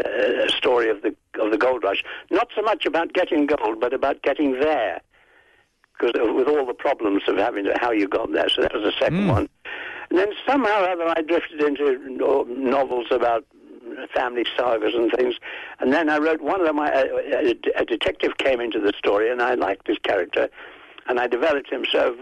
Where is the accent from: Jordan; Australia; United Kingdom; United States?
United Kingdom; England; moved away as an adult; Well, I'm an Englishman, as you may have guessed from my accent, and I came here in 1954, sent on a mission by a company, a London company I was working for